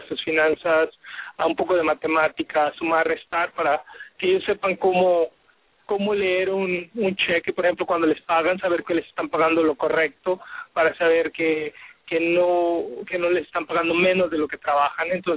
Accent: Mexico; Yo soy originario de México

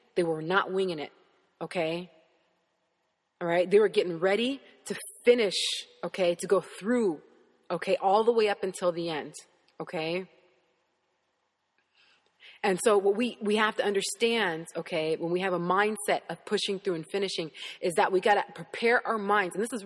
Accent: United States; I didn't get this because I'm an American.

